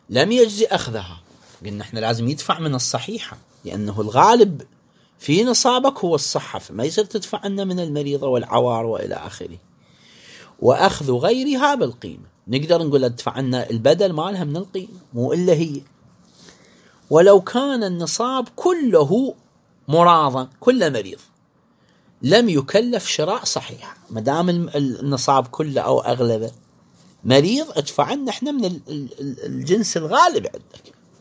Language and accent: Arabic; Iraq; إحنا عندنا في العراق الغنم العراقي هو أغلى الأنواع